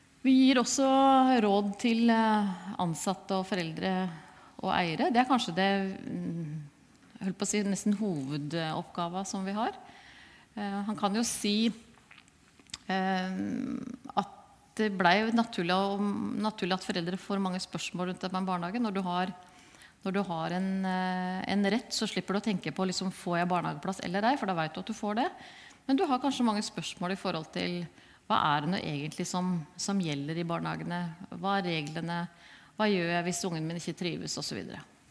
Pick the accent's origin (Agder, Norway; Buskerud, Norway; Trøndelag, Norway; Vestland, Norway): Buskerud, Norway; Drammen; og vi er fra Drammen